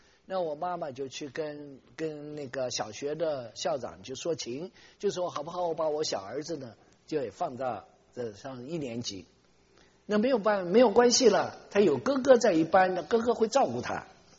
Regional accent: Chongqing, China; also born or lived in Nanjing; 我这个人呢，一生下来呢，我在南京出生，南京出生了，我们就到了重庆

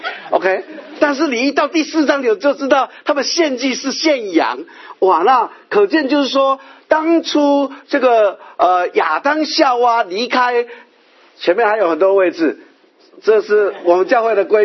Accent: China; 我们中国人有一个想法

